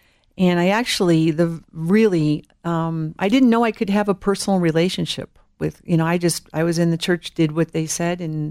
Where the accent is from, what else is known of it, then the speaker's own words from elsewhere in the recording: Chicago, Illinois, United States; born there; now in Denver, United States; I was born in Chicago and raised in the Lutheran Church. Really, I didn't really have any relationship with Jesus until I actually went to church in the city when I moved to Denver.